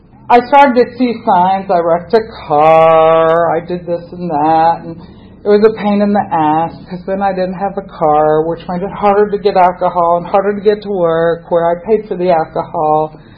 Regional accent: United States; Okay, I grew up in America. Most of America is highly Christian. I grew up in a Christian church.

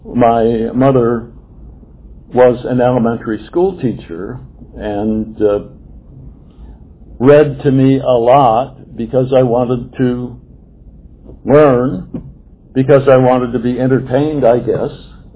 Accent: Ohio, United States; I was born to a couple who lived in a small town, grew up in a small town in northwestern Ohio

